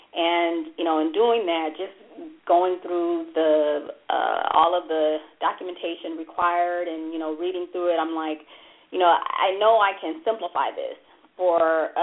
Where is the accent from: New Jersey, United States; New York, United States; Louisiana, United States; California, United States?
California, United States; La Verne; I grew up in Laverne.